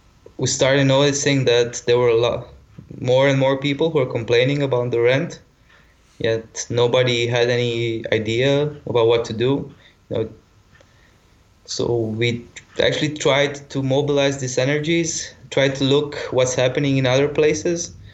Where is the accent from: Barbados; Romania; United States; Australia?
Romania; Cluj County; English is a second language; I was born in Cluj, but then my parents moved away to a smaller town, like 100 kilometers from Cluj. And after that, I came back to Cluj to study at the university, and then I just stayed here.